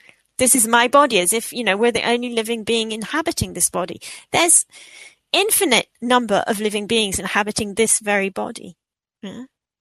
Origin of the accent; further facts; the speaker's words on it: Israel; You know, I'm originally from Israel